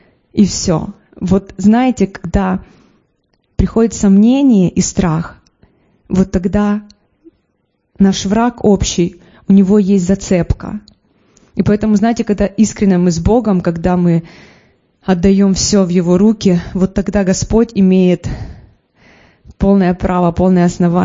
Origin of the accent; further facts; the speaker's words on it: Alchevsk, Luhansk Oblast, Ukraine; Я сама родом с Алчевска.